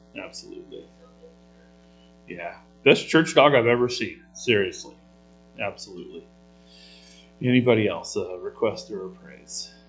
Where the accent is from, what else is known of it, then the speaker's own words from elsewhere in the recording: Dilley, Texas, United States; He used to be our neighbor when I was growing up in Dilley.